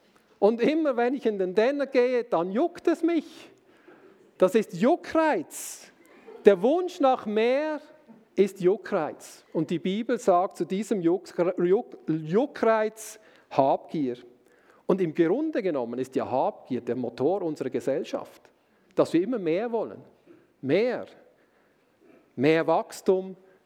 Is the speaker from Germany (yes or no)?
no; Switzerland; und das können wir ja auch als Schweizer